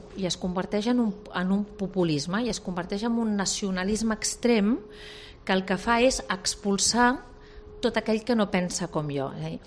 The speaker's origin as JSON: {"language": "Catalan", "region": "Catalonia", "country": "Spain", "said": "Escolta, jo sóc catalana. soc catalana, soc espanyola també, però soc primer soc catalana, tota la vida he estat catalana."}